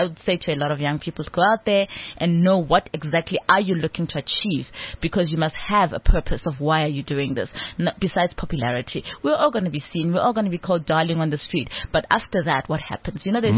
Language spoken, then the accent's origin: English; Soweto, Gauteng, South Africa; They call it a Porsche. I call it a Porsche. I'm from Soweto. I'm like, very African. Porsche.